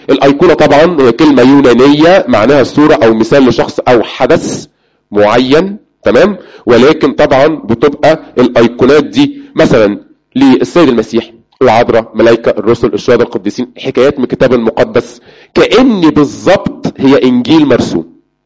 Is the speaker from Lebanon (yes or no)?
no; Egypt; في كنائس عندنا في مصر شكل دايرة؟